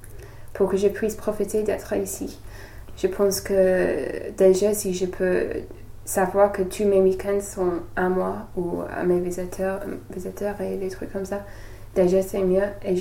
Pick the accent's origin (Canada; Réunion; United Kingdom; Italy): United Kingdom; England; French is a second language; now in France; c'est pas trop facile d'avoir un bail quand on est anglais